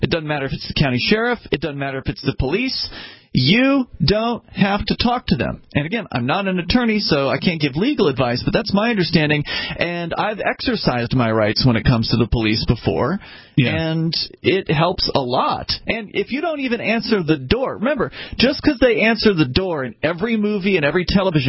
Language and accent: English; Florida, United States; And I'm from Florida originally. They call it the Baker Act there.